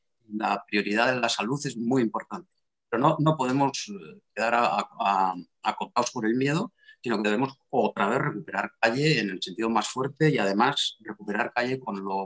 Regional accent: Basque Country, Spain; En mi tierra, en Euskal Herria

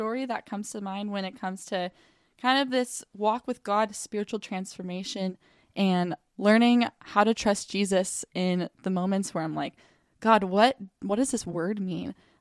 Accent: Bozeman, Montana, United States; also born or lived in South Korea; Some people back home call me … I've grown up in Bozeman, Montana. Fun fact about me, though, I was a military kid, so I traveled around the world growing up. First place I lived in was South Korea.

